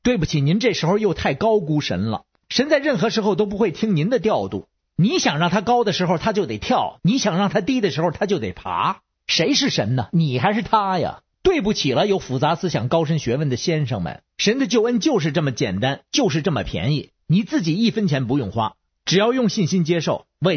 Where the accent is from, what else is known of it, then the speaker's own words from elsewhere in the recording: Beijing, China; 我是北京的…